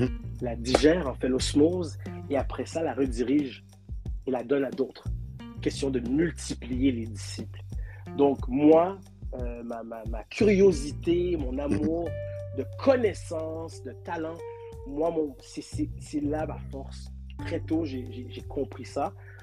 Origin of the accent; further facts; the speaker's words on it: Montreal, Quebec, Canada; born there; Moi, je suis né ici. Moi, je suis né à Montréal.